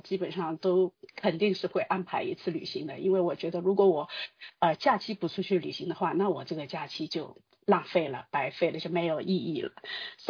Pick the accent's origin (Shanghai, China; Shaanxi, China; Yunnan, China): Shanghai, China; 我是一个来自上海的刚退休的中学语文教师，